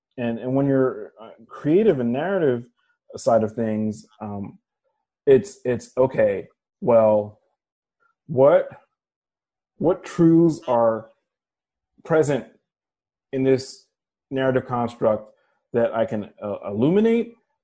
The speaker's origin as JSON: {"language": "English", "town": "New York City", "region": "New York", "country": "United States", "tie": "born or raised there", "said": "my experience as an adolescent growing up in New York City."}